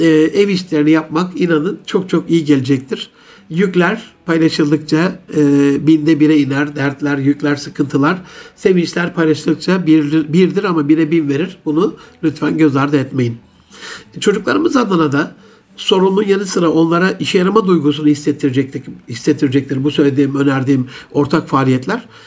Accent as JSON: {"language": "Turkish", "region": "Gaziantep", "country": "Turkey", "said": "mesela ben Antepliyim, Antep usulü bazı yemekler yapabilirim."}